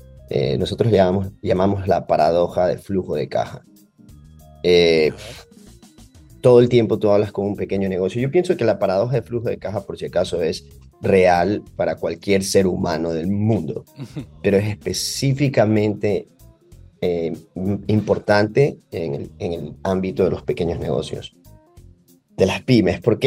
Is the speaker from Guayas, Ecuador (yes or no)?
yes; Guayaquil, Guayas, Ecuador; born there; also born or lived in Quito; Yo soy de Ecuador, nací en Guayaquil, viví en Quito, la capital, los últimos 3 años.